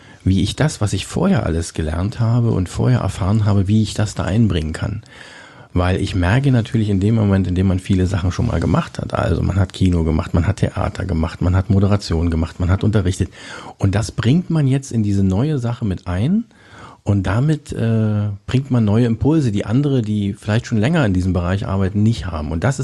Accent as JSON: {"language": "German", "town": "Cottbus", "region": "Brandenburg", "country": "Germany", "tie": "born there", "said": "ich bin in Cottbus geboren, in der Silower Straße"}